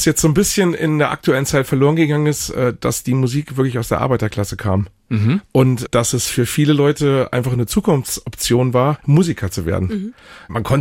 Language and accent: German; Celle, Lower Saxony, Germany; Ich komme ja ursprünglich aus Celle, was man gar nicht mehr hört. Ne? Wir reden ja in Celle Hochdeutsch.